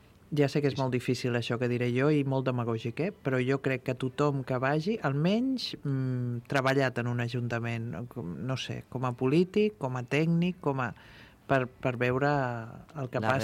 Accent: Catalonia, Spain; Som catalans.

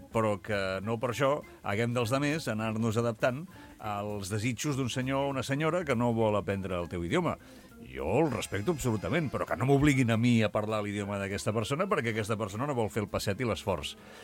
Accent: Catalonia, Spain; Som catalans.

